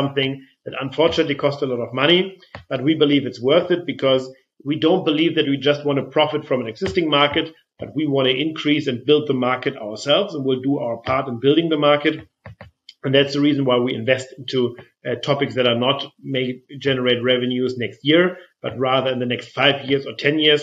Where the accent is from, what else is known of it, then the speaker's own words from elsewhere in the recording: Flensburg, Schleswig-Holstein, Germany; I come from Flensburg in northern Germany. Flensburger Pilsner is something that I grew up with.